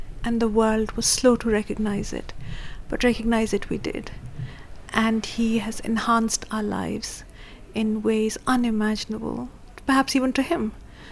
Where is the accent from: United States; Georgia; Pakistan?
Pakistan; now in London, United Kingdom; I'm a novelist from Pakistan. I live in London.